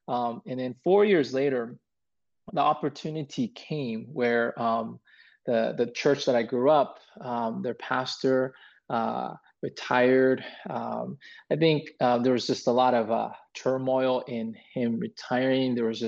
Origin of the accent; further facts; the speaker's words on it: Huntington Beach, California, United States; my hometown of Huntington Beach, even though I wasn't born there, I grew up all my life there.